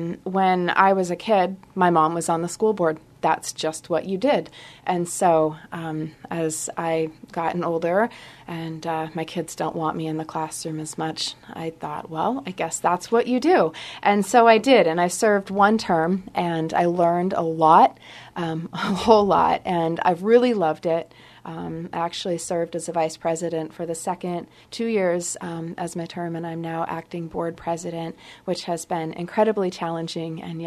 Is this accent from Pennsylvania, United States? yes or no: no; Port Alexander, Alaska, United States; now in Sitka, United States; I grew up in Port Alexander and actually graduated from high school there. So Sitka was the big city.